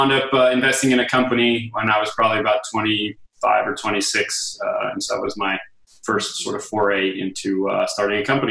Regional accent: Buffalo, New York, United States; also born or lived in Boston; I was born in Boston, grew up in Buffalo, New York.

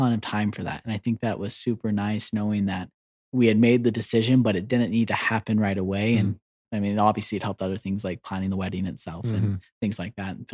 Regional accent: Texas, United States; I feel like this is just something I saw in Provo, and I'm from Texas, so it was kind of foreign to me.

